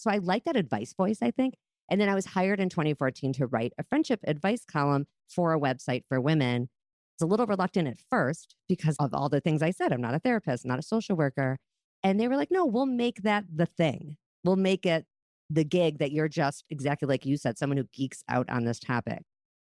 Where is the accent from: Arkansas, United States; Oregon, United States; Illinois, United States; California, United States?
Illinois, United States; Chicago; moved away as an adult; now in Minneapolis, United States; And I grew up in Chicago. And I moved to Minneapolis when I was very newly engaged. I was 23 years old, young.